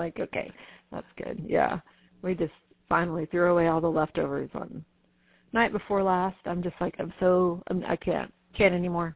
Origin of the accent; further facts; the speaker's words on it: Kansas, United States; You know, I can make fun of Oklahoma because I'm from Kansas, but.